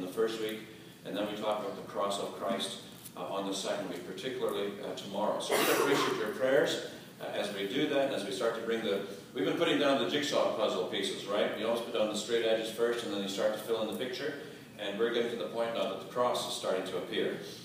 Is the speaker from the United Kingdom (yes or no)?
yes; Scotland, United Kingdom; born there; I was born in Scotland.